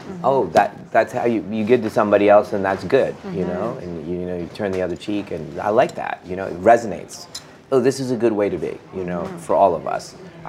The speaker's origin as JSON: {"language": "English", "country": "India", "said": "I think that's just part of being Indian. It's just part of the culture."}